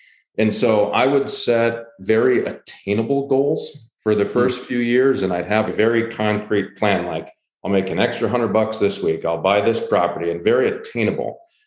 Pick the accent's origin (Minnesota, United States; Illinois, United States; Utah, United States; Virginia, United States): Minnesota, United States; Rochester; And I had a buddy back in my hometown of Rochester, Minnesota, who was the best man at my wedding